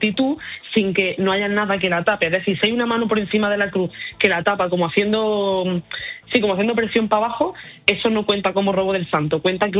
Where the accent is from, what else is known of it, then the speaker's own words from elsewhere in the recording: Caniles, Andalusia, Spain; now in Málaga, Spain; Pero bueno, el pueblo del que vengo a hablar es de Granada, de Caniles.